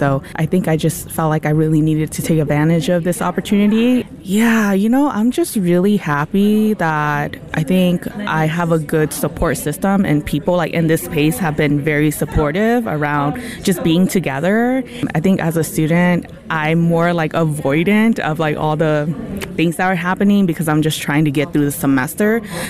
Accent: Fresno, California, United States; now in Madison, United States; I grew up in Fresno, California, and I came here 3 years ago for a master's and PhD social work, social welfare program.

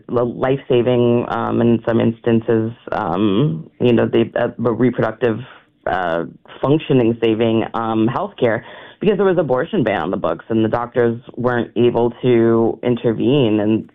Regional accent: Wisconsin, United States; now in Texas, United States; I'm from Wisconsin. I lived here for most of my life and went to school here, but I live in Texas now.

